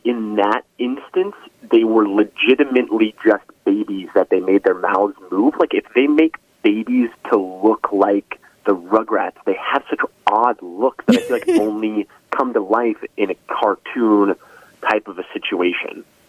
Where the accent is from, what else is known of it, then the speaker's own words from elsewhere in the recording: San Diego, California, United States; Growing up in San Diego, the Padres were an eternal disappointment to me